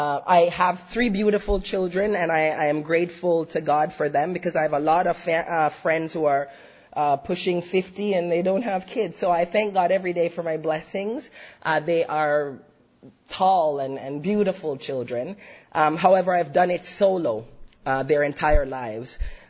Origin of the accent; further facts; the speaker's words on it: Jamaica; now in United States; I grew up in Jamaica, in rural country Jamaica, with kerosene lamps and all of this, and outhouses.